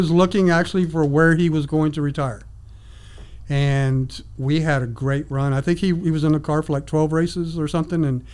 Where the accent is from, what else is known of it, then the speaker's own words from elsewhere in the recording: Texas, United States; And then me growing up in Texas now, I'm a Cowboy fan.